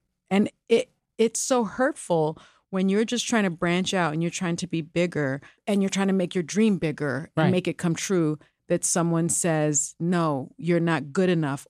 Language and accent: English; Puerto Rico; first language Spanish; English is a second language; Because I pronounced something in my native language, because Spanish is my first language.